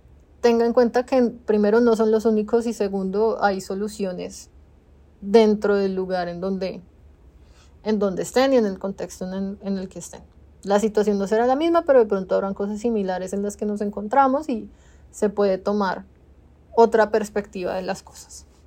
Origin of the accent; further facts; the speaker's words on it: Bogotá, Colombia; moved away as an adult; now in Canada; Soy colombiana, de Bogotá específicamente. Tengo 33 años y hace 2 años casi, en septiembre se cumplen los 2 años, vine a vivir a Canadá con mi señor esposo.